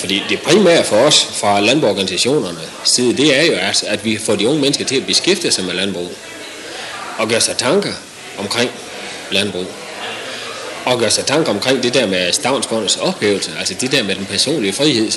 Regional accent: Vestervandet, North Denmark Region, Denmark; Jeg kommer ud fra Vestervandet. Jeg har en ejendom derude.

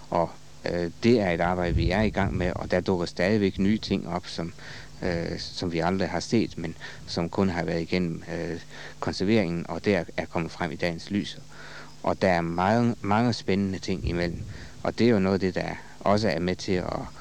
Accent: Thisted, North Denmark Region, Denmark; Jeg har faktisk tilbragt det meste af min barndom i Thisteds udkant i Thisted. Og også gået i skole i både Thisted og ude på Borgskolen i Thisted.

